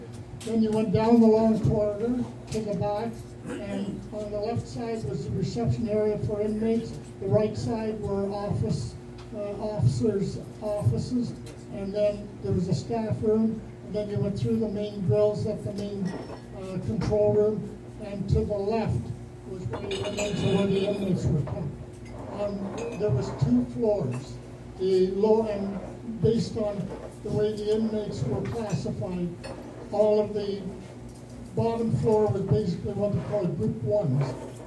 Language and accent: English; Millbrook, United States; I was raised in Millbrook, and I worked 2 years at Millbrook Boxes.